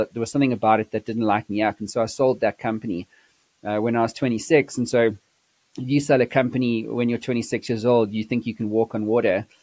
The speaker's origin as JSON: {"language": "English", "country": "South Africa", "also_born_or_lived": "London", "moved": "yes", "lives_now": "United States", "said": "So obviously, you can hear I'm not from America. I don't hail from America. Actually, my origin story started in South Africa. And I've now moved to the States."}